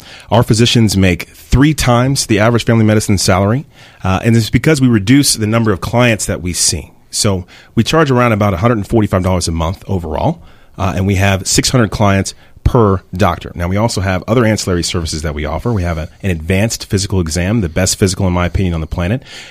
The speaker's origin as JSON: {"language": "English", "town": "Plano", "region": "Texas", "country": "United States", "tie": "born or raised there", "said": "I'm originally from Dallas, from Plano, actually. Grew up in Plano."}